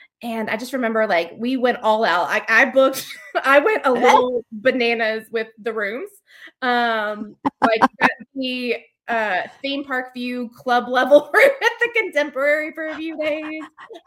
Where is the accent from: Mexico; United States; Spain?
United States; the South; accent: Southern; And I think my Southern accent won her over, like throwing a couple, like, y'all, and like, whatever.